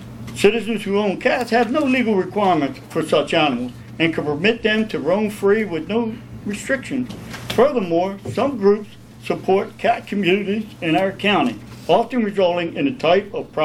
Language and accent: English; Newark, Delaware, United States; How you doing? … from Newark, Delaware.